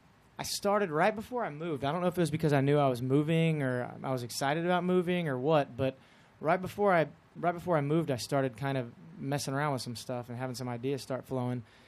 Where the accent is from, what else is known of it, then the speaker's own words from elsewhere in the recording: Texas, United States; growing up in Texas and seeing how many Texas acts that build huge followings